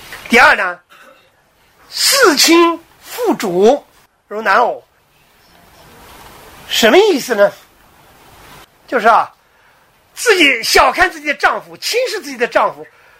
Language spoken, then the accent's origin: Chinese; China; 所以呢，我们中国人呢，把龙啊，就是龙族啊，当成有爪子的这个龙，对吧？